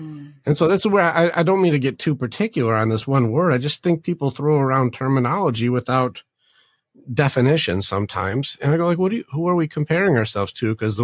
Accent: Detroit, Michigan, United States; I call it growing up in Sparta. There was a lot of conflict, a lot of physical battles, a lot of very hard things, a lot of poverty. We were there when all of the Motor City, when all of the car companies left

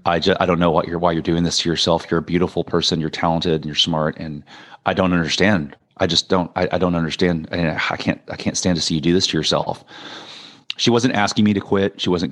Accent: Lubbock, Texas, United States; I was born in Irving, in the Dallas area. Okay. But I grew up in Lubbock, Texas, which is in the West.

